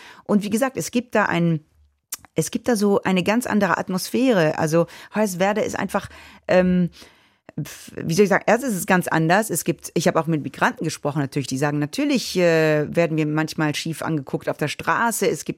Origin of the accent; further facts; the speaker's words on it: Italy; Wenn ich habe einen deutschen Pass, aber ich bin Italienerin und so.